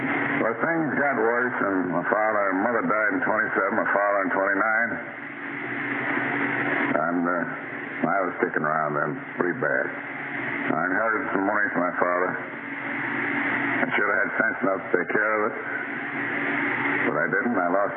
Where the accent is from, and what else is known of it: Albany, New York, United States; born or raised there